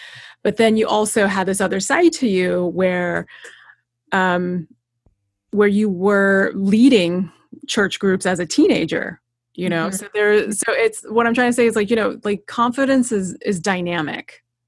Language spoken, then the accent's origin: English; the South, United States; I grew up in the South, so I understand where that's coming